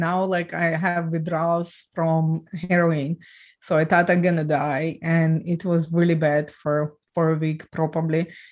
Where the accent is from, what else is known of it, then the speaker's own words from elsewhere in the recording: Ukraine; English is a second language; Ukraine. I'm from Ukraine.